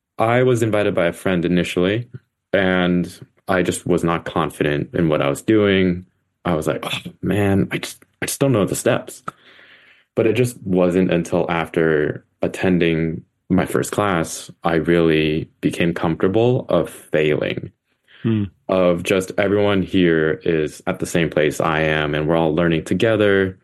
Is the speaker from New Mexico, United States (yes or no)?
no; San Jose, California, United States; also born or lived in San Diego; So I was born and raised in San Jose, spent the first 18 years of my life there.